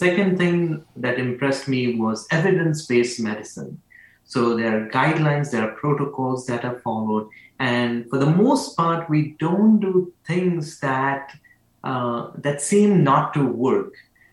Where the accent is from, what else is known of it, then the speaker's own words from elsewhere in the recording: Belgaum, Karnataka, India; I'm actually from India, from a small town called as Belgaum. I was born in 1982, and then was raised up in that small town.